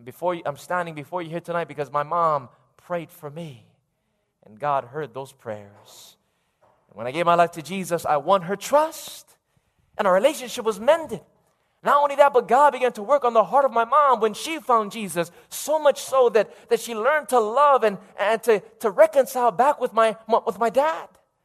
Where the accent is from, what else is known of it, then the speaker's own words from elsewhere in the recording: Lahaina, Hawaii, United States; also born or lived in Fiji; born in Fiji, raised here in Maui, growing up in Lahaina